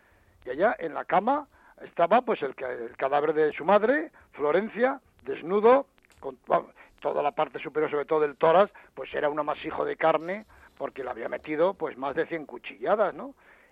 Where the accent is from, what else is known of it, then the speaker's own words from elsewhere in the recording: Pamplona, Navarre, Spain; yo soy navarro de Pamplona